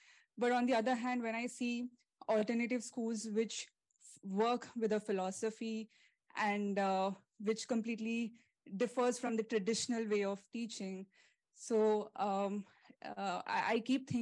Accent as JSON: {"language": "English", "country": "India", "said": "from India."}